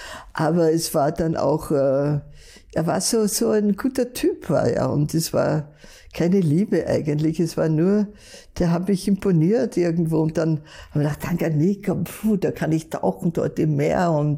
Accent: Vöcklabruck, Upper Austria, Austria; Ich bin in Vöcklabruck geboren und aufgewachsen zum Teil.

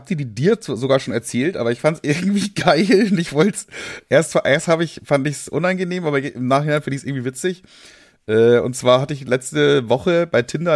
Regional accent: Bavaria, Germany; accent: Bavarian; das kommt aus Bayern, so, ich komme aus Bayern, deswegen habe ich so ein bisschen das rollende R

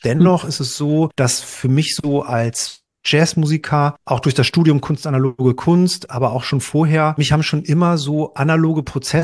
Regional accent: Bielefeld, North Rhine-Westphalia, Germany; now in Hamburg, Germany; Ich bin jetzt hier in Hamburg. Ich komme ursprünglich aus Ostwestfalen, aus Bielefeld. Habe da auch meine ersten Musikerfahrungen.

